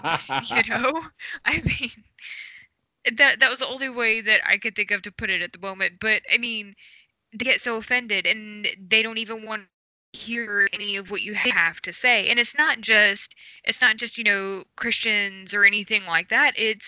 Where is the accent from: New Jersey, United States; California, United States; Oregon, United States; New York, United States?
California, United States; I grew up in California for a good portion of my life